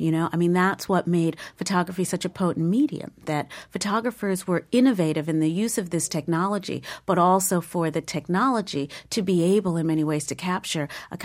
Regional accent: Queens, New York, United States; Queens, in St. Albans, Queens, with photographs around my home of my father's childhood in Harlem

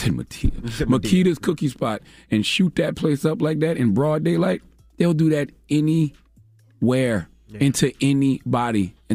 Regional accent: Moncks Corner, South Carolina, United States; tomorrow, Monk's Corner, South Carolina, dropping the clues bombs from my hometown, the 843.

